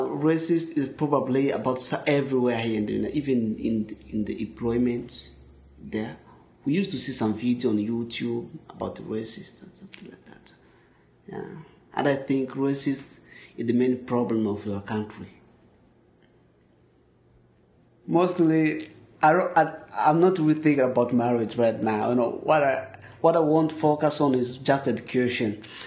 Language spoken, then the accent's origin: English; DR Congo; English is a second language; moved away as an adult; now in United States; I came from Democratic Republic of Congo, and I've been here in the United States for 10 months.